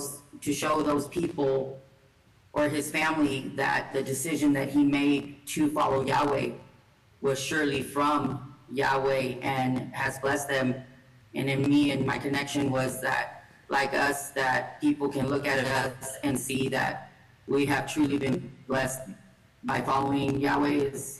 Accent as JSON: {"language": "English", "town": "Odessa", "region": "Texas", "country": "United States", "said": "I'm from Odessa, Texas."}